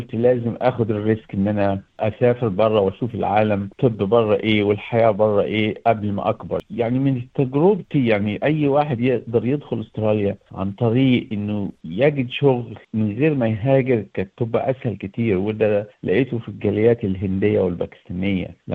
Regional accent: Sharqia Governorate, Egypt; born there; أنا مصري، كنت مولود في أسرة مصرية، محافظة في مصر اسمها محافظة الشرقية.

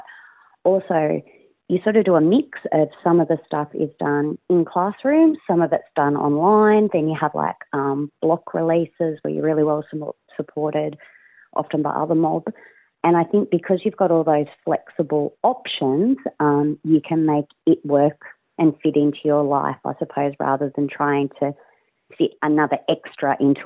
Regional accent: New South Wales, Australia; I've been working and living on Aboriginal country now for almost 18 years, and I am originally from Darkanyung country, which is just sort of over the mountains, bit further down on the central coast

